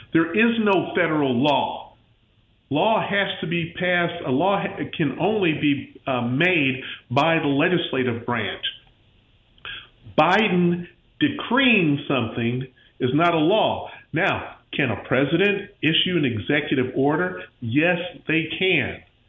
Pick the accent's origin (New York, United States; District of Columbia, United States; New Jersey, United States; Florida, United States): Florida, United States; Pensacola; I'm from the Panhandle in Florida, Pensacola area, small business owner.